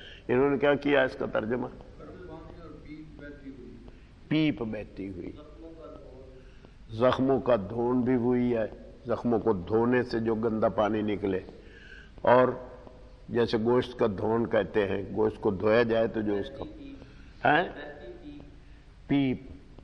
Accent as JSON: {"language": "Urdu", "region": "Punjab", "country": "Pakistan", "tie": "born or raised there", "said": "ہم دیہات کے رہنے والے تھے اور ہمارے قریب جنگ شہر تھا مثلا, ہندو مسلم کی زبان الگ تھی, حالانکہ بولتے سب پنجابی تھے"}